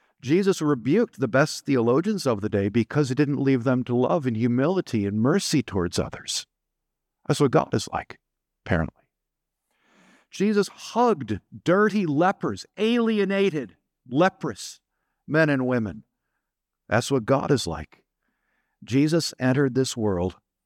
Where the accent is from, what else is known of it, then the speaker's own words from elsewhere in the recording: Eugene, Oregon, United States; I remember growing up in Eugene, Oregon one time.